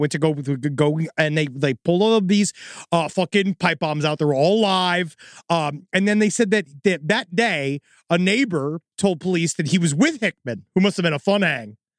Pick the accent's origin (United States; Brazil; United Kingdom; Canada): Canada; Quebec; I came from Settle, which is a small city in northern Quebec